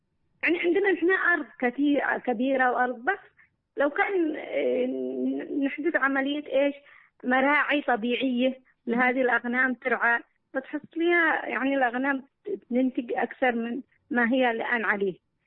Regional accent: Yemen; التحديات كثيرة شوفي، التحديات هنا عندنا في اليمن كثيرة

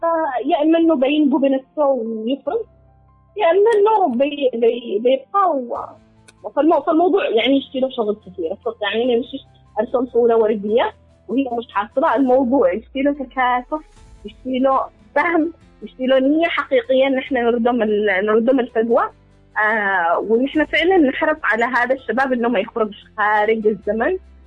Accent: Yemen; لأنه بالنهاية هو بيجلس عندنا في اليمن بينتهي الموضوع

